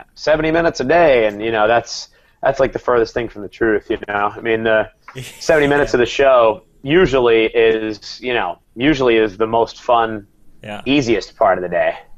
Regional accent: United States; you know, it was like a big deal that I was from America.

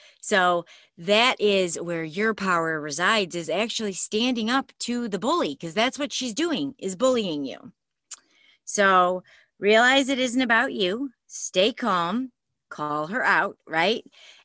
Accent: Michigan, United States; Sorry, I'm from Michigan, so up north is what we say. There's a bunch of lakes up there.

